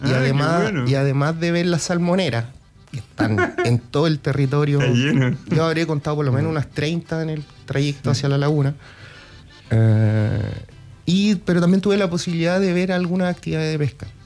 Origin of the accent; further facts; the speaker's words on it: Biobío, Chile; O sea, yo vengo del Biobío